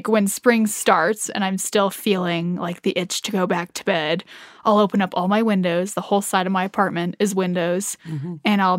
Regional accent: Colorado, United States; I'm a native Coloradan.

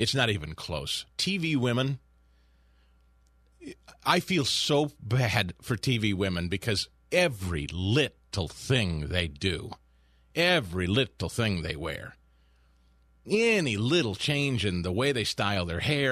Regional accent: Midwest, United States; back when I grew up in the Midwest and you'd hear, you know, old farmers talk about the long dry spell.

